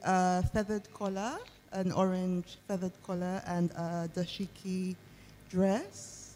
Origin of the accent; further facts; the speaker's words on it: Uganda; I'm from Uganda, and everyone in Uganda is very excited